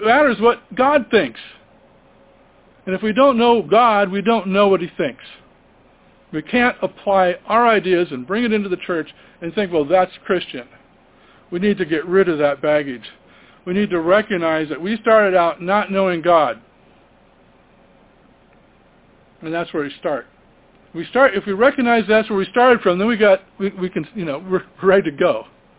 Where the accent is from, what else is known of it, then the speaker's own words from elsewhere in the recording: Toledo, Ohio, United States; kids I grew up with in the Toledo, Ohio congregation